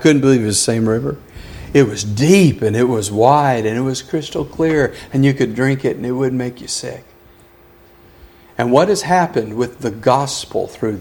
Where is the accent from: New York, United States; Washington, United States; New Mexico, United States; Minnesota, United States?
New Mexico, United States; I grew up in New Mexico on the Rio Grande.